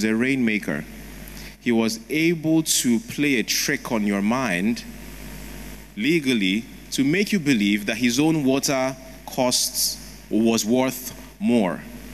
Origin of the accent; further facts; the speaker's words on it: Lagos, Nigeria; we grew up in Lagos, Surulere, that time